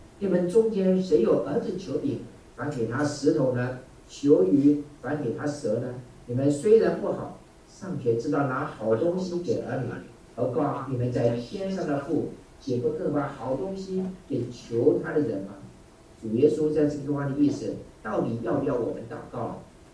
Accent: Taiwan; 我是台湾来的，所以我用台湾的例子

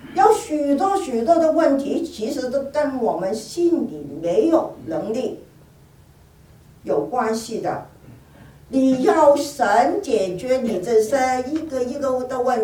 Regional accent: Guangdong, China; 我们广东人说拍拍手就走了

